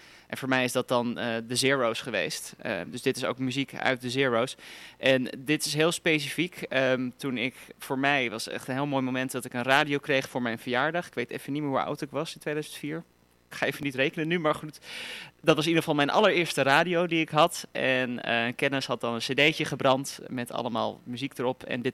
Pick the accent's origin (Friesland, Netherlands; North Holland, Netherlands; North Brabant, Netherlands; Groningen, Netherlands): North Holland, Netherlands; Huizen; also born or lived in Blaricum; now in Hilversum, Netherlands; Ik ben geboren in een ziekenhuis in Blaricum, een klein dorpje midden in het Gooi. Ik heb mijn hele leven in huizen gewoond, dus ook een klein dorpje net daarnaast. En toen ben ik dus verhuisd naar de stad, dus Hilversum.